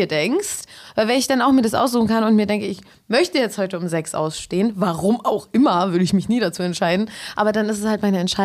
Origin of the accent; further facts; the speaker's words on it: Berlin, Germany; Und ich komme halt aus Köpenick, also so ein bisschen so bodenständiger.